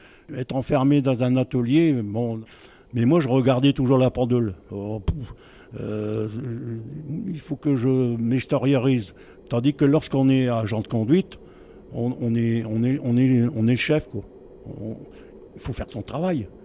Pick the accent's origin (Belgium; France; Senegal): France; Lens, Hauts-de-France; Comme je suis natif ici de Lens